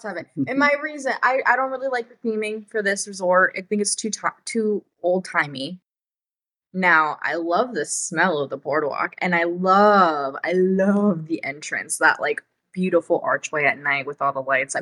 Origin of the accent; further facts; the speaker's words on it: Florida, United States; Maybe I'm a little bit biased, because as someone who was born and raised in Florida